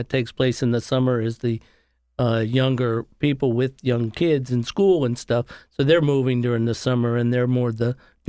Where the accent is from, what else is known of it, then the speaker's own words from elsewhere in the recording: New Jersey, United States; moved away as an adult; Well, I'm from New Jersey originally.